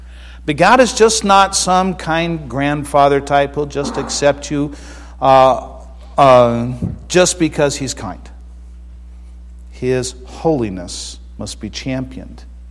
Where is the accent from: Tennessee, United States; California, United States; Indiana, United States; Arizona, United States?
Arizona, United States; moved away; I'm from Arizona. You know what moss is? It's something you hear about that somebody else has. I moved to the Northwest.